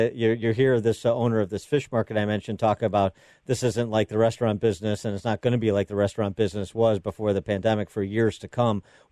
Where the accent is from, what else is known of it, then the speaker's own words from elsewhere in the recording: Chicago, Illinois, United States; This from my hometown of Chicago